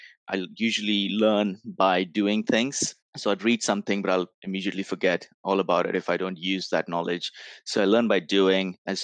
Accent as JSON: {"language": "English", "country": "India", "tie": "born or raised there", "said": "I grew up in India"}